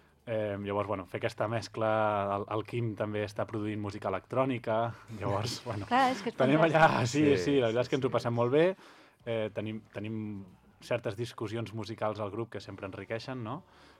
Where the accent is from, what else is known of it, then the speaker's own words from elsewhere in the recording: Sant Sadurní d'Anoia, Catalonia, Spain; Som quatre de Sant Sadurní i un infiltrat de Vilafranca, del Penedès.